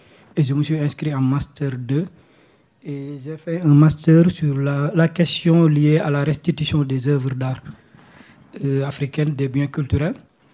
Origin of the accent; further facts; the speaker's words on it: Louga, Senegal; born there; je suis né au Sénégal, à Louga, c'est à 200 km de la capitale Dakar.